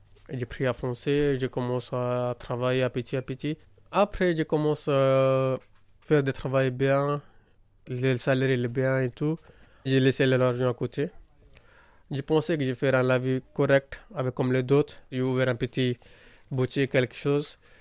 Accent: India; French is a second language; moved away as an adult; now in France; je viens de Inde. Je suis venu en France en 2015 pour le travail.

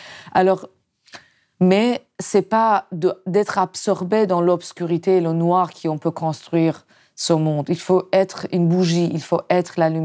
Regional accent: Iran; French is a second language; now in France; Vraiment, je ne dis pas ça parce que je viens d'Iran seulement

